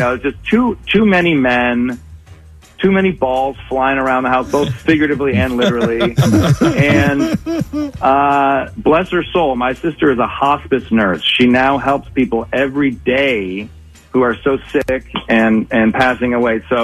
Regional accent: Ann Arbor, Michigan, United States; Yeah, I'm from Ann Arbor. I'm the youngest of four kids.

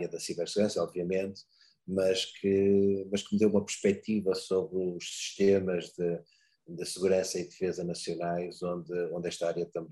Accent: North, Portugal; now in Lisbon, Portugal; Eu sou do norte de Portugal, trabalho em Lisboa há 27 anos, mas sou originalmente do norte de Portugal.

